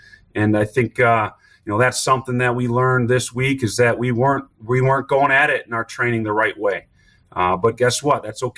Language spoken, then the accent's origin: English; Wisconsin, United States; I mean, I think I grew up in Wisconsin, so well aware of the competitiveness of this conference